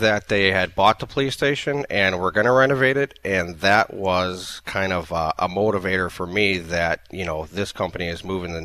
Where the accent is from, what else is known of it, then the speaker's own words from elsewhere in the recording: Greendale, United States; I was born in Greendale or raised in Greendale. Went to Greendale High School, and I live in Greendale.